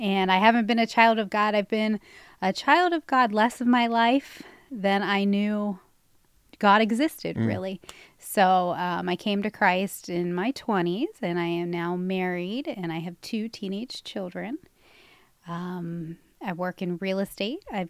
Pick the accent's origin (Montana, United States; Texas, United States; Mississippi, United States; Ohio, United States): Ohio, United States; Cincinnati; I was raised in Cincinnati. In an area called Northside, which is kind of in the heart of the city near the University of Cincinnati. So a pretty diverse area.